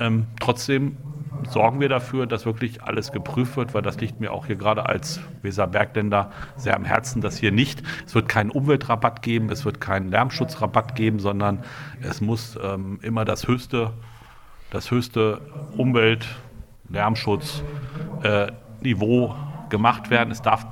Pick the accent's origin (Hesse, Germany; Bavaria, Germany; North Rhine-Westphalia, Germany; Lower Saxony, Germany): Lower Saxony, Germany; Holzminden; Ich komme ja aus Holzminden, also ich kenne von der anderen Seite des Eeds und ich weiß, wie wichtig dieser Naturraum ist.